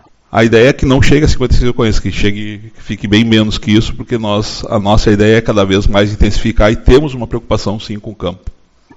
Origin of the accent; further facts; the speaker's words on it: São Borja, Rio Grande do Sul, Brazil; sou oriundo de São Borja, onde comandei 5 anos o batalhão